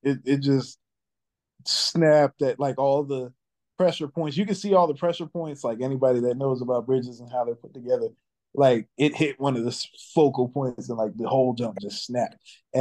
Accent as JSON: {"language": "English", "region": "Maryland", "country": "United States", "said": "I'm from Maryland, went to college in Baltimore, so Baltimore is like a second home to me."}